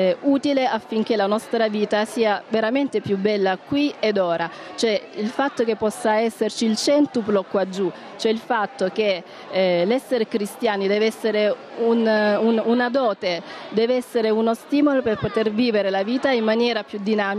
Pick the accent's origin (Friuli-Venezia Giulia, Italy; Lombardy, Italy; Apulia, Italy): Apulia, Italy; Lecce; Veniamo da Lecce.